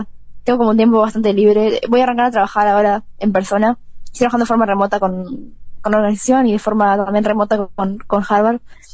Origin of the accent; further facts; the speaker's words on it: Uruguay; yo soy uruguaya